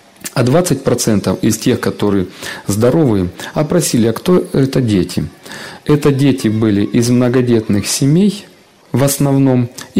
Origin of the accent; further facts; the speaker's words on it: Kislovodsk, Stavropol Krai, Russia; я еще в детстве жил в Кисловодске